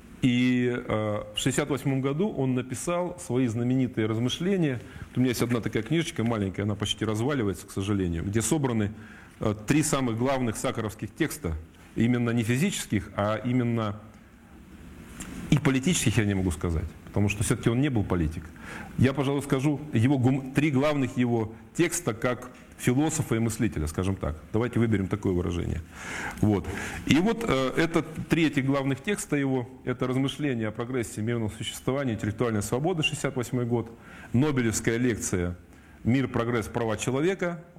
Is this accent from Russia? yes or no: yes; Gornyak, Altai Krai, Russia; а я там вообще родился, вырос рядом. Вот. И там делали эти подземные ядерные взрывы. Я хорошо помню в детстве, мы жили в Горняке на 4-м этаже.